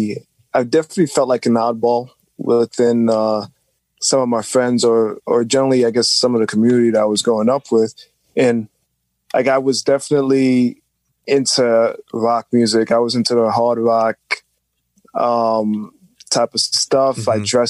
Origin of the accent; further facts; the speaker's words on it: New York City, New York, United States; You know, I grew up in New York City all my life. You know, kids who speak like this.